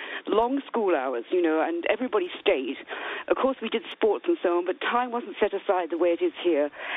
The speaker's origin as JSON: {"language": "English", "region": "London", "country": "United Kingdom", "tie": "born or raised there", "lives_now": "New York, United States", "said": "I grew up in London, went to school there through 3 out of 4 years of college."}